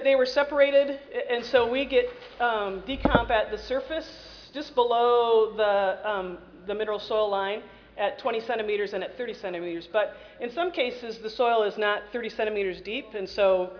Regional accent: Idaho, United States; So I'm sure Mark mentioned that I was from Idaho. And they really are. I mean, potatoes are just huge in Idaho.

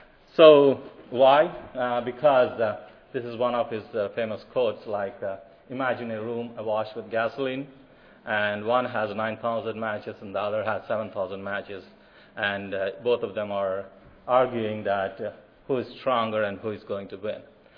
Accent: India; As I grew up in India

